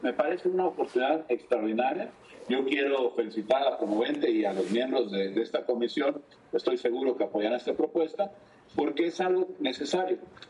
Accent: Veracruz, Mexico; nada menos somos tres veracruzanos

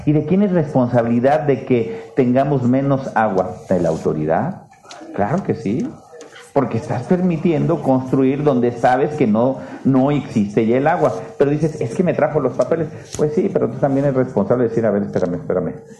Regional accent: Guanajuato, Mexico; yo soy de Guanajuato, nosotros podíamos extraer agua a 70 metros

